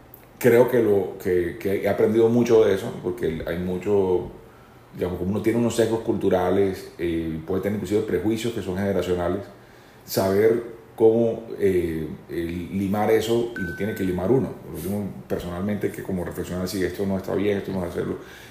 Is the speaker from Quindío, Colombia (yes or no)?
no; Santa Marta, Magdalena, Colombia; born there; mi impulso fue regresarme a mi ciudad natal. Yo me regresé a Santa Marta en el año 94